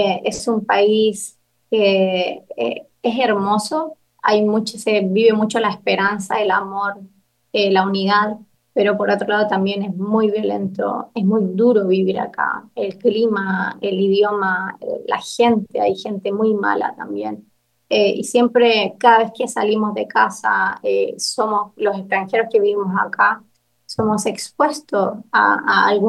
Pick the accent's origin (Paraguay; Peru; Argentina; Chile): Chile; Y le dije, yo soy de Chile.